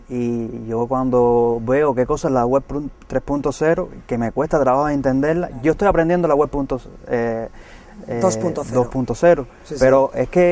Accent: Cuba; Nosotros simplemente somos blogueros jóvenes cubanos que damos la visión como nosotros vemos la realidad cubana.

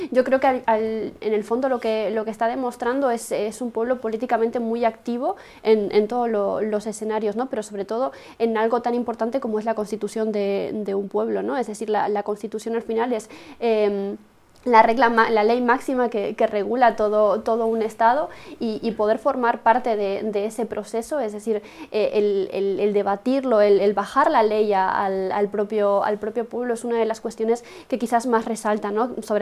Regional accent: Uruguay; en el caso mío, que soy de Uruguay, que no puedo ni siquiera votar

